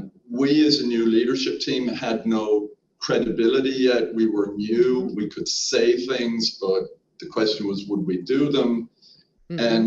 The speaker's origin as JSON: {"language": "English", "country": "Ireland", "tie": "born or raised there", "said": "I grew up in Ireland."}